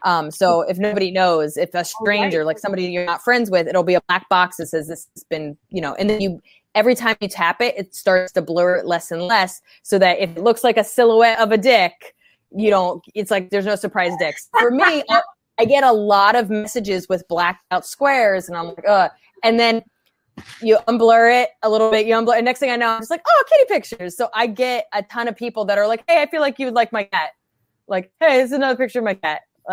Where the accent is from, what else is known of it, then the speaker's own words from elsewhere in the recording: New Jersey, United States; now in New York, United States; Right outside of Princeton. So central Jersey. And I would, I actually started, even though I grew up in Jersey, I started in New York.